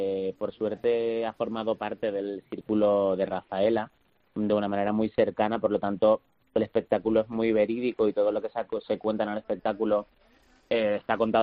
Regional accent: Canary Islands, Spain; Yo de Tenerife, de Canarias.

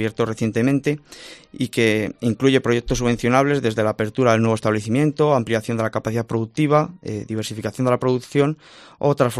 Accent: Guadalajara, Castilla-La Mancha, Spain; no soy de Madrid, soy de Guadalajara y estoy muy orgulloso de serlo

